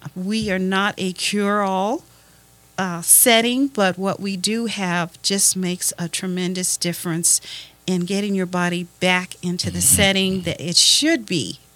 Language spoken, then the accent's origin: English; Denver, Colorado, United States; moved away; Well, my brother and I were raised in Denver, Colorado, brought here in Never Will Forget, Christmas 1955.